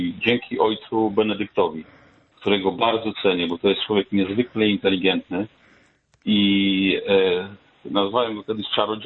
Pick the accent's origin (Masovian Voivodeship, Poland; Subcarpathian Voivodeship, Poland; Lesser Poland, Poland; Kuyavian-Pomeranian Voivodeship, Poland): Kuyavian-Pomeranian Voivodeship, Poland; chociaż ja pochodzę z okolic Torunia.